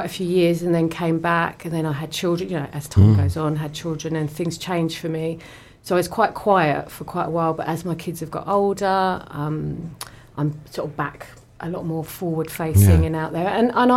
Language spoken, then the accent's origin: English; London, United Kingdom; I grew up in South London.